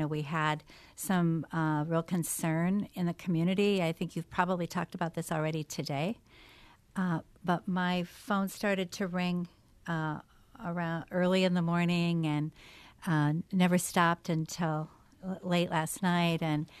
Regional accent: Minneapolis, Minnesota, United States; I grew up in Minneapolis, so, take it from there to today.

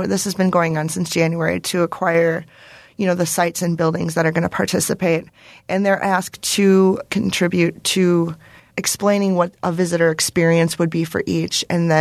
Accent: Milwaukee, Wisconsin, United States; Well, born and raised in Milwaukee, I know a lot about a lot of these sites

